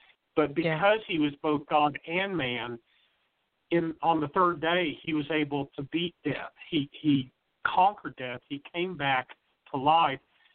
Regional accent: Missouri, United States; I was born and raised in Missouri, and, of course, our motto is show me.

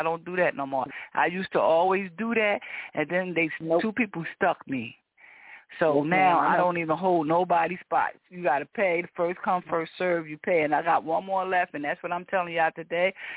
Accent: Newark, New Jersey, United States; They named the park after my son and where we from. I'm original from Newark, New Jersey.

